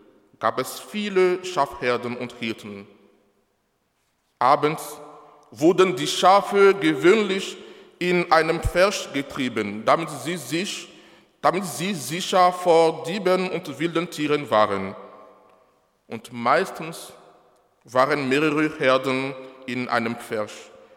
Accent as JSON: {"language": "German", "country": "Benin", "tie": "born or raised there", "second_language": "German", "said": "Menschen, die ich als Kind in Benin schon daran gewöhnt war zu sehen, unterwegs mit vielen, sehr vielen Rindern."}